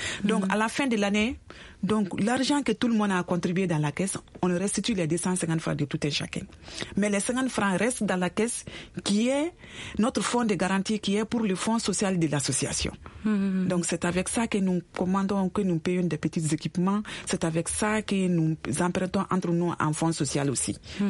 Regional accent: Mali; chez nous au Mali

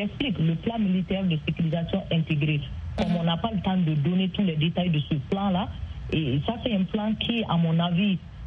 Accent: Mopti, Mali; Moi-même, je suis peul, je suis peul, et je viens de cette région, je viens de Kouryanzi.

